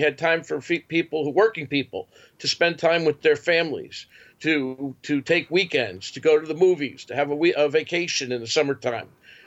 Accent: United States; born there; You know, when I was born in America, we had top tax rates of 90%, and we had a large, prosperous, growing middle class.

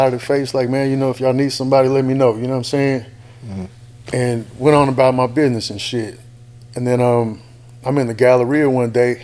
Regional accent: LaPorte, United States; I grew up in LaPorte.

